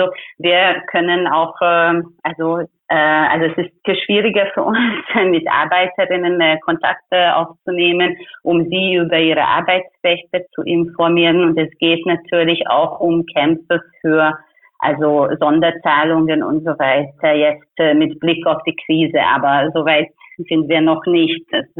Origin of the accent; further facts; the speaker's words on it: Hungary; German is a second language; Also ich komme aus Ungarn